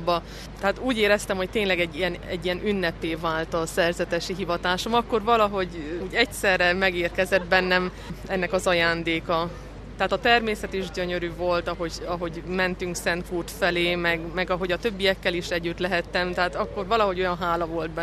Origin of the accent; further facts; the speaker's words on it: Hunedoara, Hunedoara County, Romania; Erdélyi vagyok, igen.